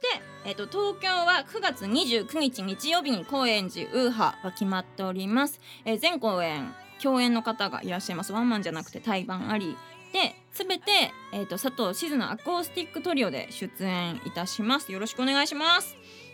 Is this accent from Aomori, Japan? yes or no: yes; Hirosaki, Aomori, Japan; ピアノの弾き語りで1回地元に帰ったことがあって